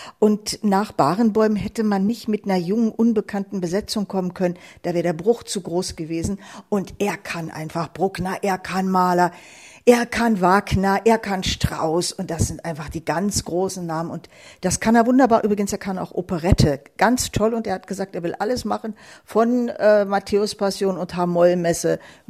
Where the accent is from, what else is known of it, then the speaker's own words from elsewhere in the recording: Berlin, Germany; Thielemann ist, sage ich als Berlinerin, eben auch ein Berliner, sogar aus Wilmersdorf.